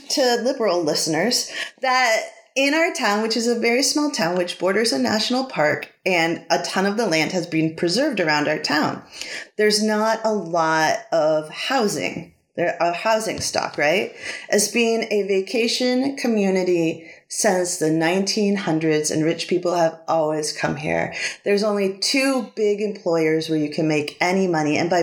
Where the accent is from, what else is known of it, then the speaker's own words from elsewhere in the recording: Maine, United States; I'm not from Florida. I'm from Maine.